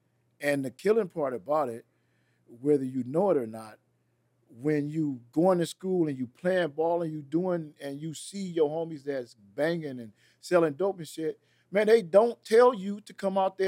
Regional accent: Los Angeles, California, United States; The way L.A. is set up, and if I was born and raised in the Pueblos, whether I got nail tattoo or wore nail red rag or ever hollered blood out my mouth, I'm labeled as a Pueblo.

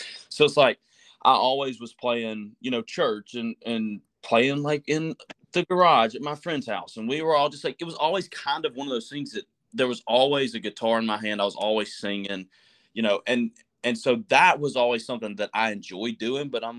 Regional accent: Georgia, United States; And my hometown has, you know, two bars in it that I used to go play, and just kind of around, like, you know, Georgia is where I was going to play

